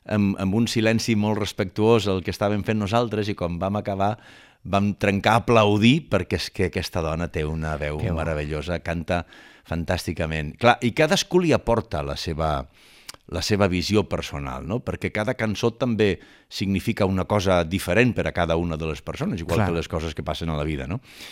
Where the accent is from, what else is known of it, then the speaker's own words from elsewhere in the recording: Barcelona, Catalonia, Spain; Jo sóc de Barcelona, nascut al Poble Nou, i la meva infantesa va transcórrer per aquells carrers a prop del Tio Che.